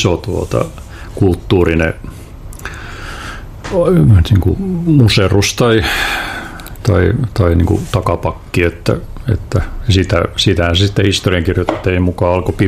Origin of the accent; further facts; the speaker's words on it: Piikkiö, Southwest Finland, Finland; mä olen varttunut kirjastossa käytännössäni lapsena Piikkiössä kotiseudulla